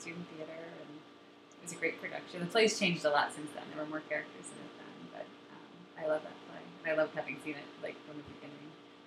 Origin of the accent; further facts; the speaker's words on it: New York, United States; I grew up just outside of New York City, so I see a lot of shows and musicals growing up